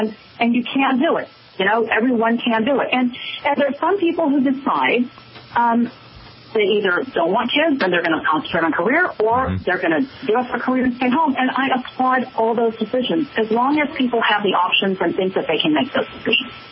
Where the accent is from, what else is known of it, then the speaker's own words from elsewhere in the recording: Midwest, United States; I grew up in the Midwest, so I have immigrant parents from China. So I also come from an Asian background